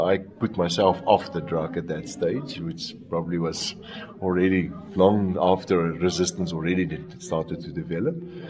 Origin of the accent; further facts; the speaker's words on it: South Africa; now in Johannesburg, South Africa; I come from South Africa. I live in Johannesburg, but my heart is in Stellenbosch, in the wine area of South Africa.